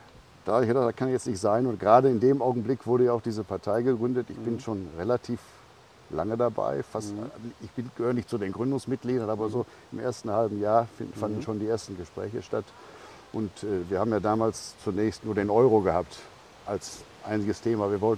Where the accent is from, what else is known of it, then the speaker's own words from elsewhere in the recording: Essen, North Rhine-Westphalia, Germany; Ja, ich lebe sehr gerne in Essen, weil ich es auch Essen in allen Facetten kenne. Mhm. Ich bin in Katernberg 7 Jahre aufgewachsen und in Krai geboren.